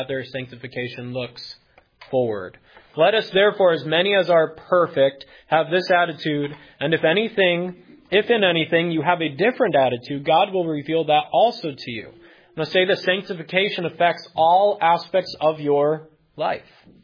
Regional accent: New Hampshire, United States; And I can tell you, as a fan of the Red Sox growing up in New Hampshire, we didn't look back to before the curse of Babe Ruth

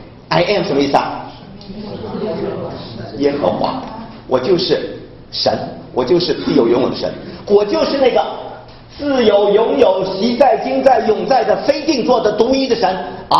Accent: China

